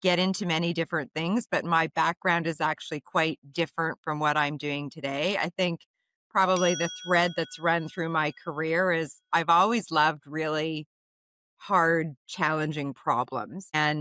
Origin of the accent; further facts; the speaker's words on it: Winnipeg, Manitoba, Canada; also born or lived in Colorado; now in Toronto, Canada; I was born in Winnipeg, actually. I came to Toronto in the late 1990s after grad school. I spent part of my childhood actually in the States, in Colorado, because my mom was going to school there.